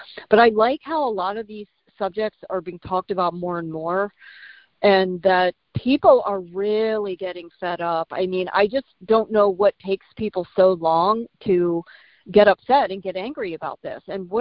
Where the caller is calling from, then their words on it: California, United States; I'm from California